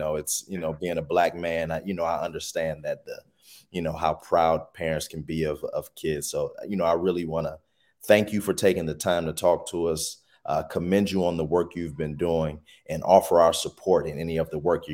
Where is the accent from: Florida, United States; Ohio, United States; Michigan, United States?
Ohio, United States; Cleveland; I grew up in Cleveland. I was a basketball player.